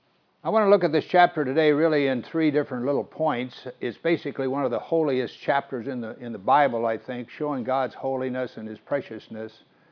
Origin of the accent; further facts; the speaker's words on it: Missouri, United States; I grew up back in Missouri and the farmers would put no trespassing signs in their wooded areas and so forth.